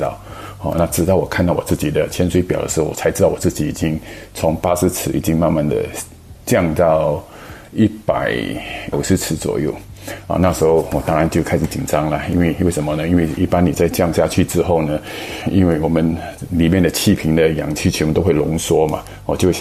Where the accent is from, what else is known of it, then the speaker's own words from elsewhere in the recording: Singapore; now in United States; 我来自新加坡，我来美国已经有30几年了。